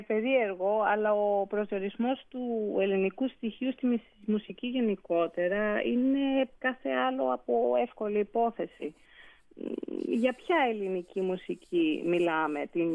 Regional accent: Greece; είμαι πολύ τυχερή που μεγάλωσα στην Ελλάδα, αλλά εξίσου τυχερή που εκπαιδεύτηκα στην μουσική σε γερμανόφωνες χώρες, όπως την Αυστρία και τη Γερμανία.

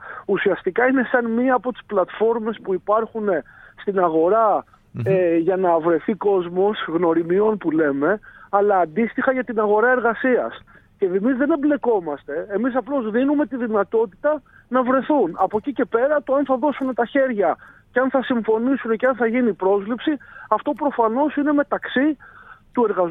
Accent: Athens, Attica, Greece; Εγώ τουλάχιστον που μεγάλωσα και ζω στην Αθήνα

